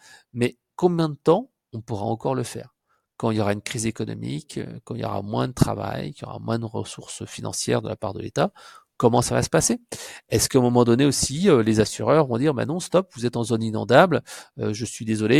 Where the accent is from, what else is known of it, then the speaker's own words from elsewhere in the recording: Brittany, France; Moi, par exemple, je suis originaire de Bretagne, hein, mes parents habitent en Bretagne